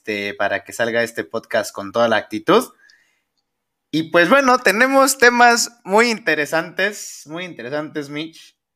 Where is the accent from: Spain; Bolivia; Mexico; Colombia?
Mexico; como benditos mexicanos que somos, no empieza a la 1 el casting